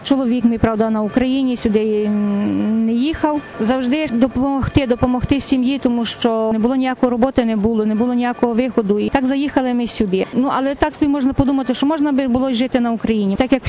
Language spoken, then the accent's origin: Ukrainian; Lviv Oblast, Ukraine; also born or lived in Novokuznetsk, Russia; З родом я із Львівщини. Народилася в Новокузнецьку, тому що моїх батьків були вивезли. Вони ще були, правда, не жонаті, подружилися там в Новокузнецьку. Я маю два брати. Через 10 років народилася я та і 3 роки мала, як ми повернулися на Україну.